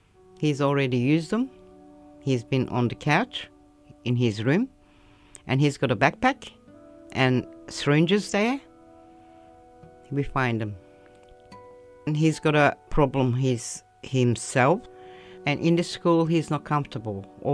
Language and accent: English; Turkey; English is a second language; And I come from Turkey. 1982